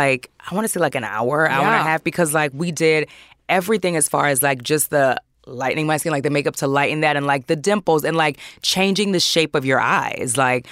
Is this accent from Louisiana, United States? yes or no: yes; New Orleans, Louisiana, United States; and I'm from New Orleans, so